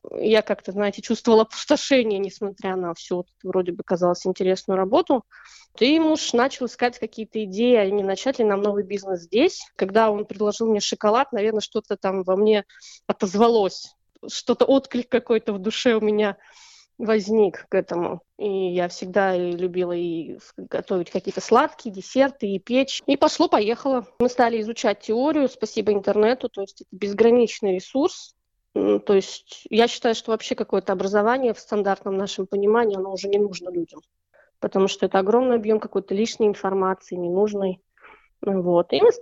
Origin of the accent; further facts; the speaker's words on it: Kazan, Tatarstan, Russia; moved away as an adult; now in Australia; Мы приехали из города Казани. Приехали мы в конце мая этого года